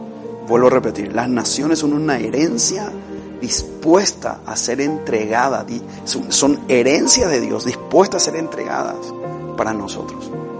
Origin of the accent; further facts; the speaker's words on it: Paraguay; born there; yo nací en Paraguay, pero este corazón es mexicano, no es una broma.